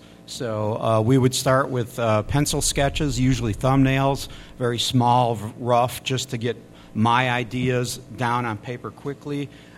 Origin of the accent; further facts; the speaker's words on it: Chicago, Illinois, United States; moved away as an adult; it wasn't until I got into college where I moved away from the Chicago area in 1972